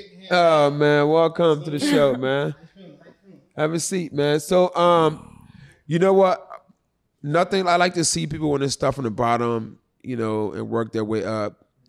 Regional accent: Philadelphia, Pennsylvania, United States; I'm from Philly. I'm from Haitian descent. Philly touched my heart because that's where I was raised. Philadelphia helped me become who I am today.

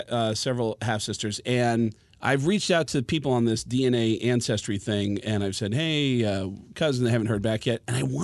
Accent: Bronx, New York, United States; But what was interesting was growing up in a deaf family was I grew up in the Bronx. I never got an accent, and everyone in the Bronx has a really.

